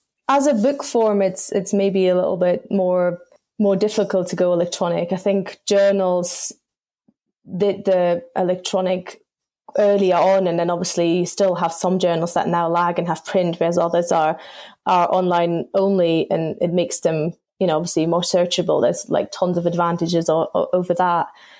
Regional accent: Luxembourg; English is a second language; I'm originally from Luxembourg, so speak lots of languages, thought that's great for sales.

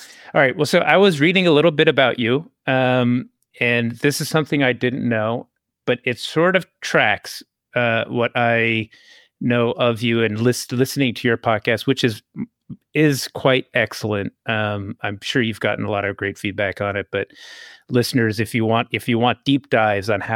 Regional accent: New York, United States; Now, I grew up in New York and Pelé played for the Cosmos.

